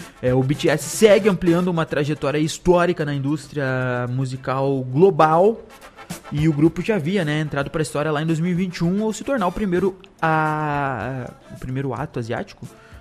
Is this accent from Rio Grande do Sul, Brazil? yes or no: yes; Rio Grande do Sul, Brazil; Somos gaúchos, enfrentamos qualquer problema.